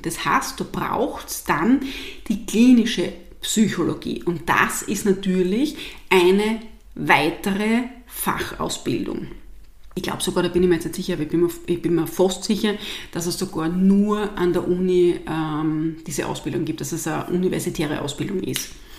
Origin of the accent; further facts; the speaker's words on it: Austria; Das Wort per se Coach ist aber bei uns in Österreich keine geschützte Berufsbezeichnung.